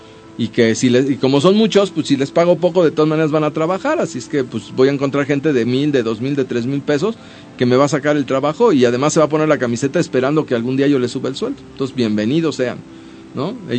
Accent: Mexico; como mexicanos vemos la vida de una manera.

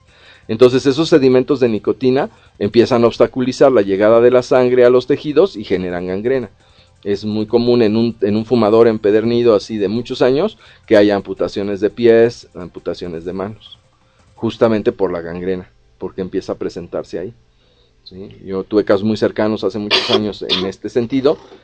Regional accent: Mexico City, Mexico; quienes somos de aquí de la Ciudad de México

